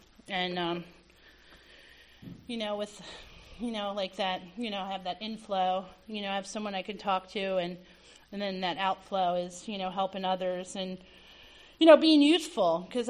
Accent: New Jersey, United States; born there; And I was born in New Jersey. I came from a family that drank hard, and they played hard, worked hard, you know, played hard.

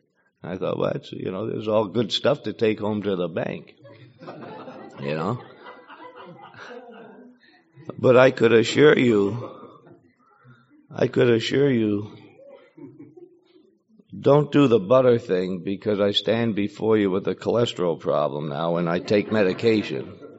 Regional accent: Emmaus, Pennsylvania, United States; born there; I was born up in Emmaus, a middle-class family.

